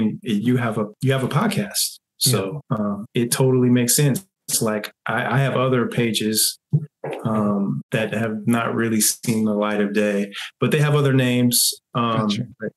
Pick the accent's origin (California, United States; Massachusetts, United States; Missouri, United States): California, United States; Oakland; Well, they're kind of like headquartered in Oakland, which is my hometown.